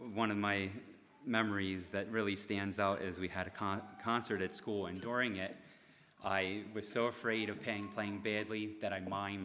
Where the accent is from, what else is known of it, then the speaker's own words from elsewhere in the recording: Coatesville, Pennsylvania, United States; So I was born and raised in the Coatesville area. I grew up there in the just outside Coatesville, Ersulden area, East Fallowfield.